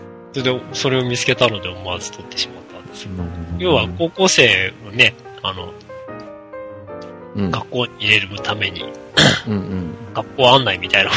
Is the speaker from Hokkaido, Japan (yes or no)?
yes; Hokkaido, Japan; born there; 北海道生まれの僕としては、